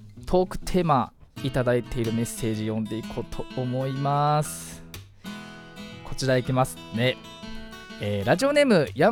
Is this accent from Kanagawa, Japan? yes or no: yes; Fujisawa, Kanagawa, Japan; この番組は藤沢出身の俳優タレントとして活動する